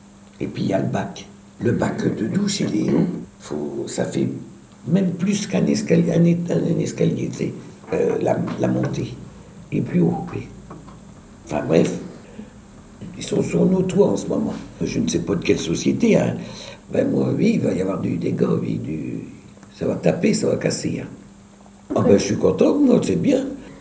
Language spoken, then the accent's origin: French; Reims, Grand Est, France; born there; je réside au quartier des Châtillons depuis 1968. Je suis né à Reims, 23-12-45.